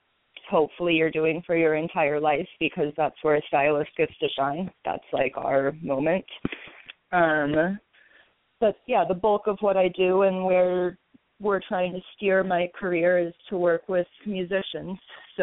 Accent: California, United States; I'm from Northern California

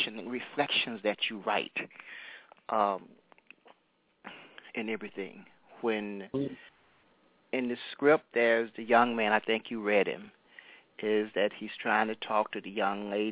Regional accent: Stockbridge, Georgia, United States; I grew up in Stockbridge, Georgia, south of Atlanta.

